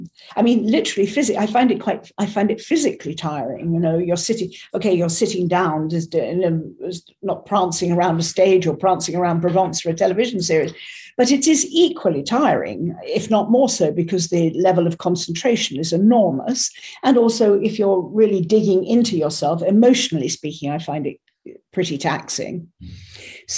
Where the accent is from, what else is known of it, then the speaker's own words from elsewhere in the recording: South East England, United Kingdom; I grew up in England, in Kent, to an Irish mother and a partly Irish father.